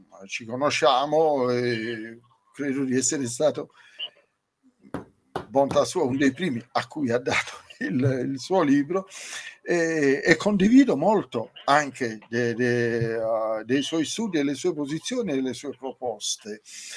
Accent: Matera, Basilicata, Italy; sono di Matera e quell'altro è di Udine

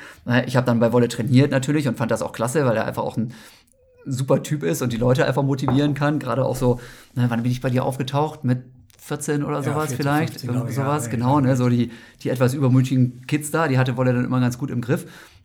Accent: Osnabrück, Lower Saxony, Germany; ich selber bin ja in Osnabrück aufgewachsen

